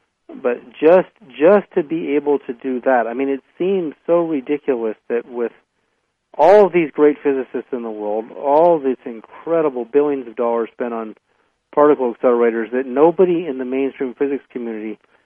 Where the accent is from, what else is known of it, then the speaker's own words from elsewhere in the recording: Berkeley, California, United States; when I was 7 years old, growing up in Berkeley, California, my family were all Canadian Ukrainians. Growing up in Berkeley in the 1960s, in 1967, 68